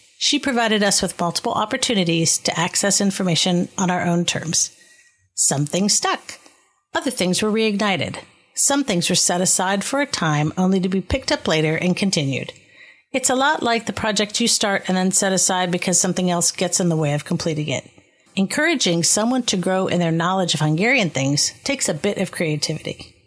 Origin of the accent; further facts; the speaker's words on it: Youngstown, Ohio, United States; I was your absolute typical teenager growing up in Youngstown, Ohio.